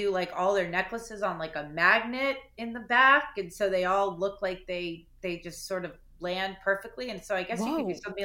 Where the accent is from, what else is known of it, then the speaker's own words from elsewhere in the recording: Malibu, California, United States; I grew up in Malibu. I grew up on the beach.